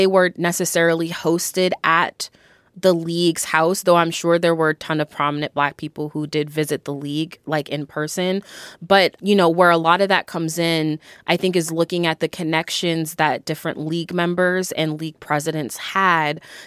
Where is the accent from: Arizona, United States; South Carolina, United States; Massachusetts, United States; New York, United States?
Massachusetts, United States; Boston; and I'm from Boston and I went to school here